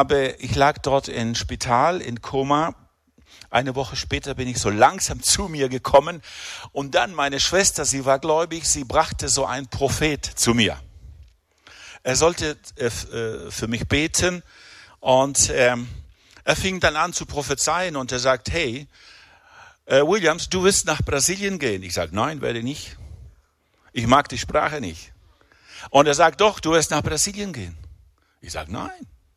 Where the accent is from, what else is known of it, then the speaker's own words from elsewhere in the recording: Argentina; moved away as an adult; now in Rüti, Switzerland; Ich bin in Argentinien geboren, groß geworden, zur Schule gegangen, habe die erste Ausbildung dort gemacht als Automech.